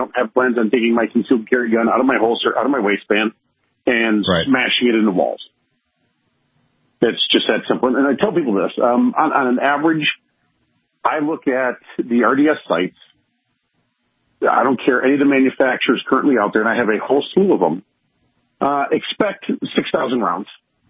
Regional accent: Michigan, United States; I get to teach in my home state probably 4 or 5 times a year

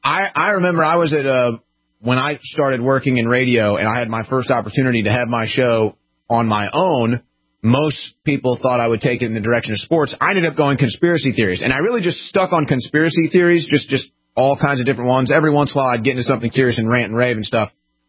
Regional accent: St. Louis, Missouri, United States; I'm from St. Louis, Missouri

